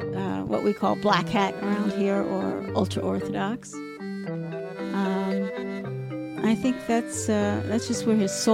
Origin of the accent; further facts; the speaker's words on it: Alaska, United States; now in Safed, Israel; Well, I think because we came from Alaska, they sent us to the most northern absorption center, which happens to be in Sfat.